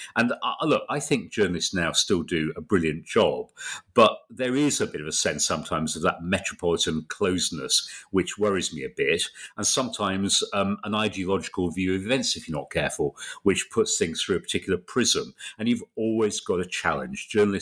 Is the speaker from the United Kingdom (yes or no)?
yes; Bradford, Yorkshire and the Humber, United Kingdom; and I was from Bradford